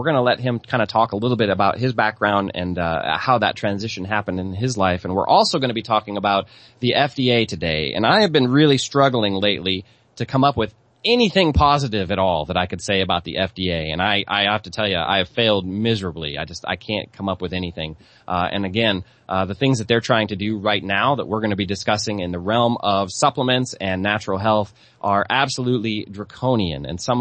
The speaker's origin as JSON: {"language": "English", "region": "Nebraska", "country": "United States", "said": "I know, and I won't mention the fact that I'm from Nebraska"}